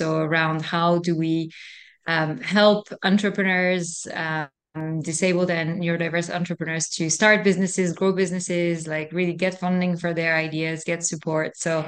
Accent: France; So, I was born and raised in France.

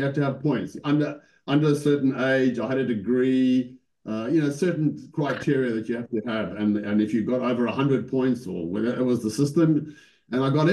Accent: Cape Town, Western Cape, South Africa; also born or lived in London; I'm a beach kind of culture guy. I grew up in Cape Town, the rocks, the sand, the surf.

